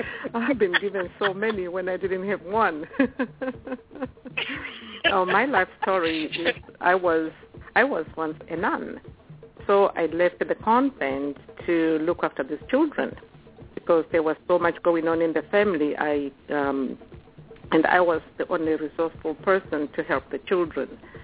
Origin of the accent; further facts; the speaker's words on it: Zimbabwe; also born or lived in Australia; now in Columbia, United States; I come from Zimbabwe. I'm now Australian, so I call myself Australian, American, Zimbabwean.